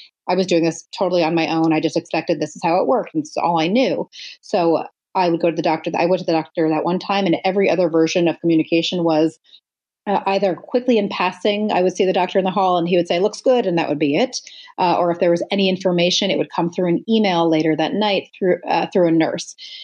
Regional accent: New York, United States; now in Manhattan, United States; I grew up in Westchester. I've been living in Manhattan now for 20 plus years.

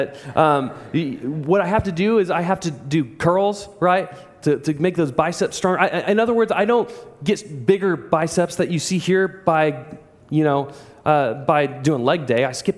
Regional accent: Joplin, Missouri, United States; We actually have one in Greenwood, but I grew up in Joplin, Missouri, and so there was a place called BioLife.

